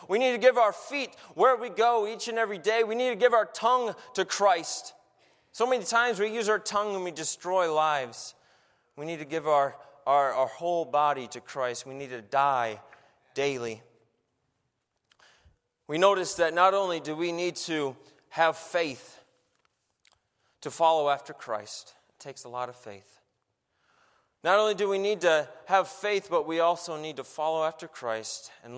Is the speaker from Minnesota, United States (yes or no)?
yes; Minnesota, United States; I grew up in Minnesota and we're pretty patient, right?